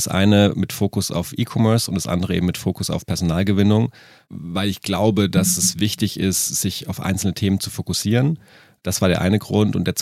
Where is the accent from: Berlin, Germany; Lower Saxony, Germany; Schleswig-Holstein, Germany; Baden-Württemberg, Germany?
Baden-Württemberg, Germany; now in Munich, Germany; ich komme wie gesagt aus dem Schwarzwald und ich bin zum Filmregiestudium hier nach München gekommen